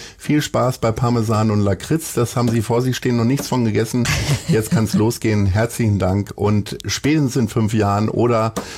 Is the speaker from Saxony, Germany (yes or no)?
no; North Rhine-Westphalia, Germany; wo sie Ostwestfalen wahrscheinlich einholt, weil ich komme da auch aus der Gegend sozusagen.